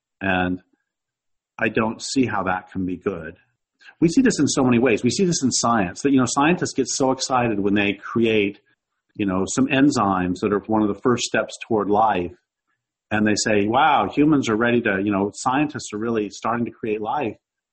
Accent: Nebraska, United States; born there; also born or lived in Maine / Colorado; my family moved. I was born in Nebraska, and then we moved to Maine, and then we moved back to Nebraska, and then we moved to Colorado.

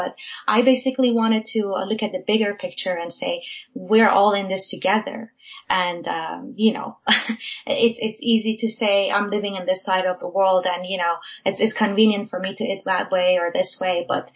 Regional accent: Iran; I was born in Iran, and I've seen, you know, the importance and basically agriculture of wheat all my life. I grew up with that near the city where I was born and lived in.

